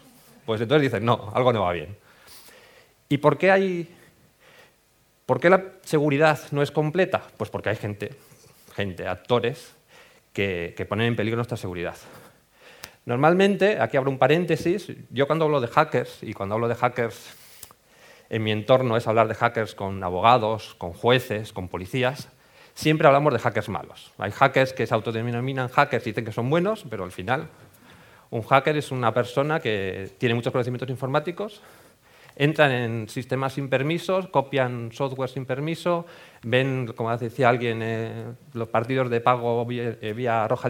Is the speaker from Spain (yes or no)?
yes; Bilbao, Basque Country, Spain; moved away; soy bilbaíno, estudié informática al otro lado de la ría. Emigré el siglo pasado